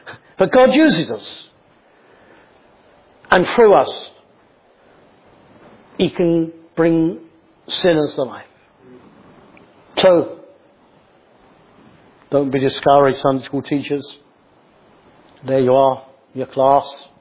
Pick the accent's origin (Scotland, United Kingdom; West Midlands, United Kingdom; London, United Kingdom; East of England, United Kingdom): East of England, United Kingdom; I'm from Bedfordshire